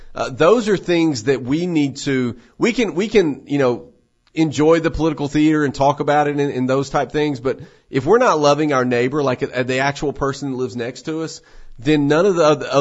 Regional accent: Tennessee, United States; I grew up in Middle Tennessee.

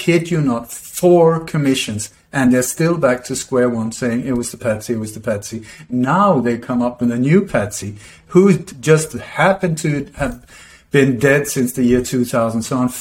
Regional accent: Sweden; English is a second language; also born or lived in Denmark; I was born in Denmark, grew up in Sweden.

